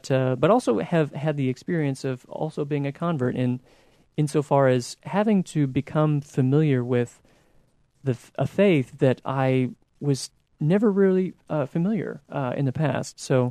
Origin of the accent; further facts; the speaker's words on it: Kewanee, Illinois, United States; born there; I was born in Kewaunee, Illinois, up there in the Diocese of Peoria. And I spent my first 5 years living up there with my family.